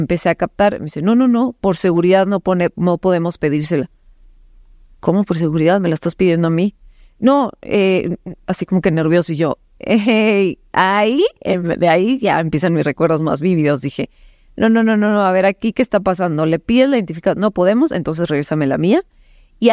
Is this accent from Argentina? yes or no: no; Cananea, Sonora, Mexico; born there; nací en Cananea, Sonora